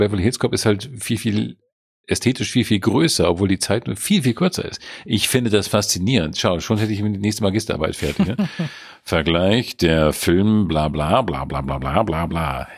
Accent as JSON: {"language": "German", "town": "Heligoland", "region": "Schleswig-Holstein", "country": "Germany", "said": "James Krüs, ein Schriftsteller aus meiner Heimat, Helgoland."}